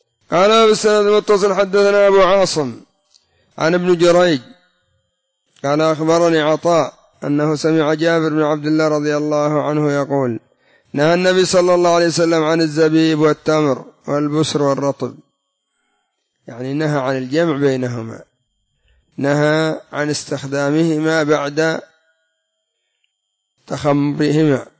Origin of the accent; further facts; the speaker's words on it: Yemen; وهكذا الفحسة عندنا في اليمن والسلتة